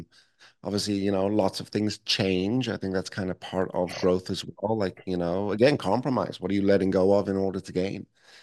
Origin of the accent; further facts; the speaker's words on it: Johannesburg, Gauteng, South Africa; now in Canada; I grew up in Johannesburg.